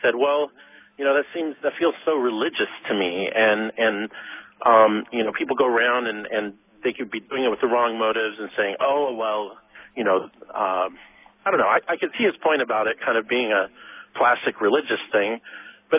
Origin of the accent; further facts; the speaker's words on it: Monterey, California, United States; now in Stockton, United States; I'm normally from Monterey.